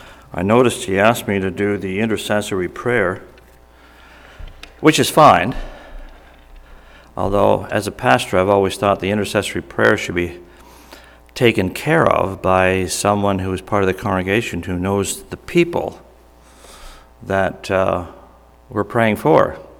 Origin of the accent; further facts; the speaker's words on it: Canada; we're from Canada.